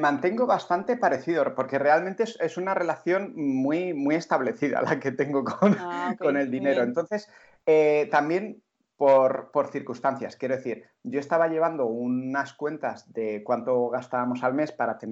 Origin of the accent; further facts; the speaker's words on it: San Sebastián, Basque Country, Spain; yo estudié en Barcelona, soy de Donosti, estudié en Barcelona la parte final del segundo ciclo de biología.